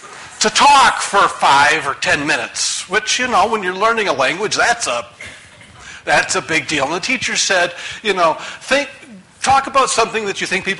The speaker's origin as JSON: {"language": "English", "region": "Minnesota", "country": "United States", "said": "Okay, I'm from Minnesota. The Mall of America, been there many times, could tell you lots of things about it."}